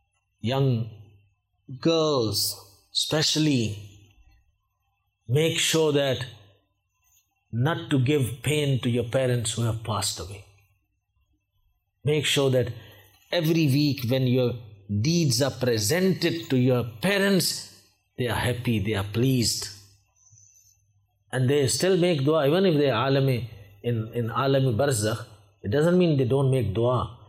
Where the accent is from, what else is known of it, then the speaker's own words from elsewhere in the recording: South Africa; I come from South Africa.